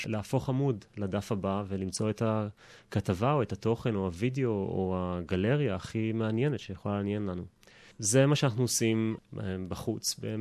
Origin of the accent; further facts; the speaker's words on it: Haifa, Haifa District, Israel; moved away as an adult; now in Australia; אני גדלתי בישראל, חיפאי במקור, למדתי בריאלי, שירתי בחיל אוויר, למדתי בטכניון, במדעי המחשב